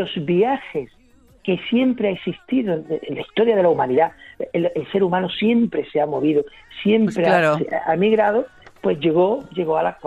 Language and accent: Spanish; Andalusia, Spain; Yo soy andaluz, es decir, yo me siento muy orgulloso de toda la trayectoria de la historia